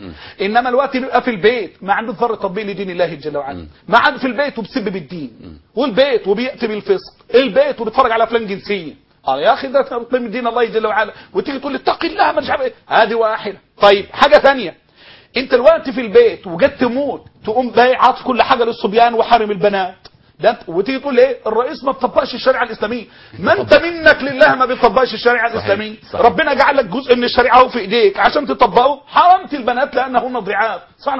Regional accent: Egypt; أنا مصري وأنت سعودي.

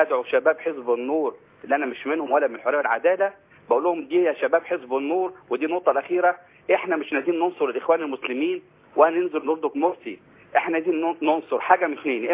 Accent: Egypt; أنا كمواطن مصري

